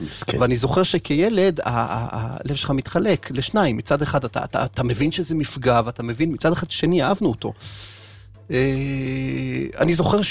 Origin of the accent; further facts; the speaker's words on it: Haifa, Haifa District, Israel; אנחנו קצת יכולים לחלוק חוויות כחיפאים.